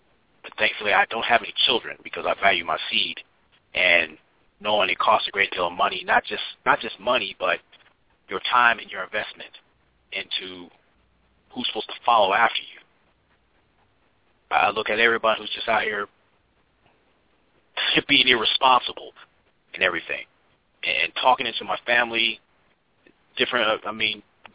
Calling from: Indianapolis, Indiana, United States; from Indianapolis.

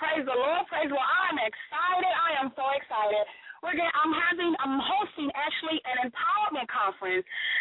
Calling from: Benton Harbor, Michigan, United States; I'm calling from Benton Harbor, Michigan.

